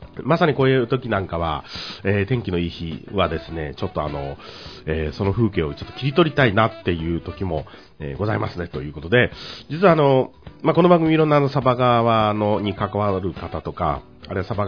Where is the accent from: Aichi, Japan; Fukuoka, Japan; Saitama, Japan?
Aichi, Japan; Nagoya; 濃いのが大好きな、名古屋人ですけども